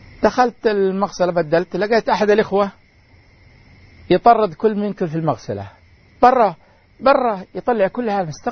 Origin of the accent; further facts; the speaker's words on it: Saudi Arabia; المقابر في عندنا في السعودية هي عبارة عن ممرات